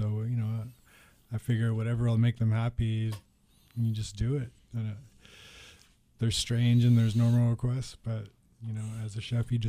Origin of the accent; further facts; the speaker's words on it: Ottawa, Ontario, Canada; I grew up in Ottawa